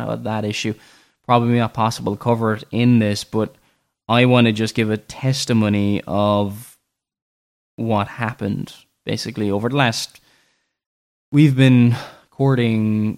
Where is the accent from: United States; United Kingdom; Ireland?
Ireland; Now, you may not know from my accent, I am not even too sure if you know, people know that I'm actually Irish